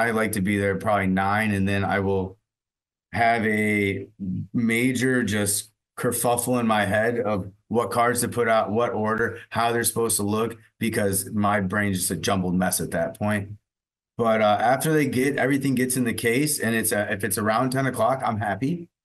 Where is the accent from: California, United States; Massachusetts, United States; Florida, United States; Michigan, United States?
Florida, United States; Miami; But I grew up in Miami. So I went to games when I was a kid